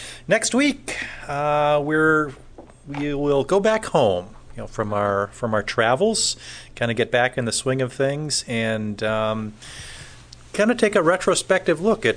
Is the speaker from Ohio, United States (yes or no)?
no; California, United States; And I grew up in California, but never, ever got to Washington, which is just up the coast a little bit.